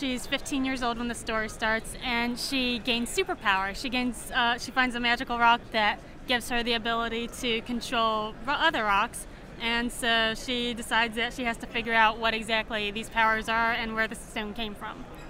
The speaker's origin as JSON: {"language": "English", "town": "Greenville", "region": "South Carolina", "country": "United States", "said": "I'm from Greenville, South Carolina."}